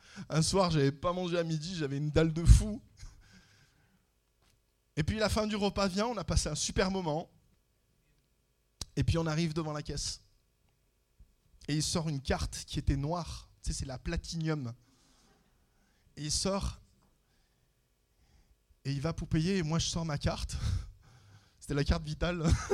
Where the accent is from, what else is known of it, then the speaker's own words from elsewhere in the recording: France; also born or lived in Canada; Je dis « Ah bah dis donc, c'est pas comme ça chez nous en France. Hein. »